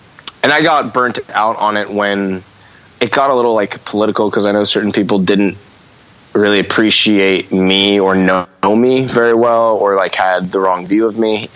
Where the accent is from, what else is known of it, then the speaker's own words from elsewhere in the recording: Manhattan Beach, California, United States; I grew up in Redondo till I was about 9. And then my mom, through her first marriage, she saved up a whole bunch of money and had a house in Manhattan Beach that she built herself.